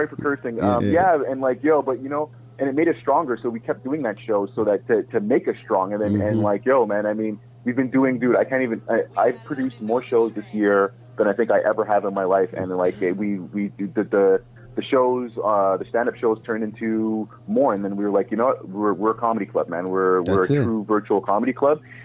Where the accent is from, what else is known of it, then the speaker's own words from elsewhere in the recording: Montreal, Quebec, Canada; So, being from Montreal, being from Canada, you gotta hustle hard, but especially being an English-speaking Black person from Montreal, the hustle has got to be, you know, as strong as you could, like Jedi strength